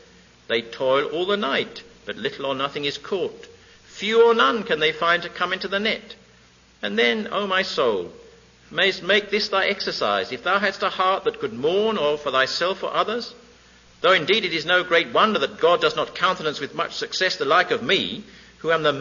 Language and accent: English; England, United Kingdom; Again, I'm an Englishman, you're Americans, but we all have national deliverances, don't we?